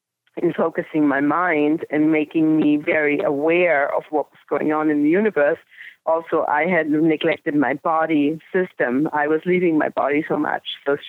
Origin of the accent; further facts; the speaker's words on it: Bavaria, Germany; now in London, United Kingdom; the years growing up in Bavaria, you know, it's a fun place to grow up and beautiful. And after my mother passed away, the world was not the same anymore. So I decided to move to London